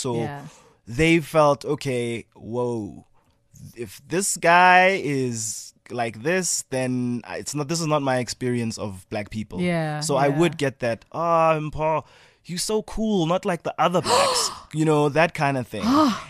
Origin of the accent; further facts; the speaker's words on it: South Africa; So, it was tough, you know, growing up in South Africa.